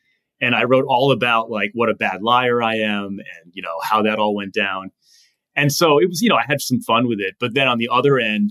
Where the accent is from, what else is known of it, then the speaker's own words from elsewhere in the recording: Rhode Island, United States; I grew up in Rhode Island.